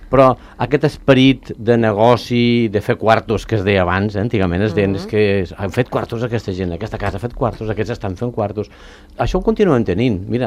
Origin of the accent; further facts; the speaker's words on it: Catalonia, Spain; el que pensem els catalans